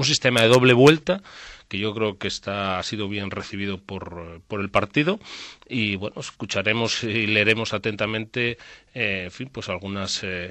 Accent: Zamora, Castile and León, Spain; pero por ejemplo en mi tierra, en Zamora, no se vota directamente

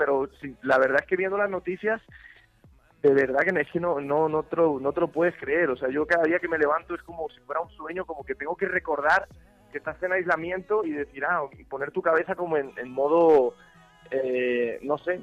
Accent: Spain; yo echo de menos a mis abuelos, como tantos españoles, ¿no?

